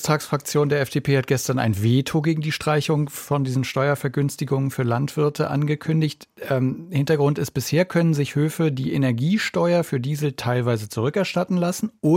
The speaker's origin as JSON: {"language": "German", "region": "Berlin", "country": "Germany", "said": "Das kennt man schon als Berliner."}